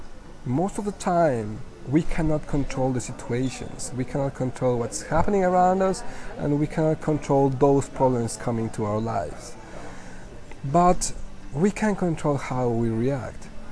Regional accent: Mexico; now in Budapest, Hungary; I am from Mexico. I am currently in Budapest

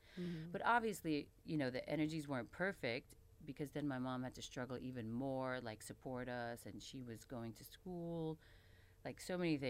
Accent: Queens, New York, United States; I grew up in Queens, though, in the projects.

